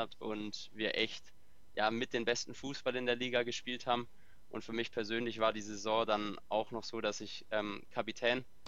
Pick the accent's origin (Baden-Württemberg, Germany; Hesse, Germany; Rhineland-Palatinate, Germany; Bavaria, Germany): Baden-Württemberg, Germany; ich komme ja aus Württemberg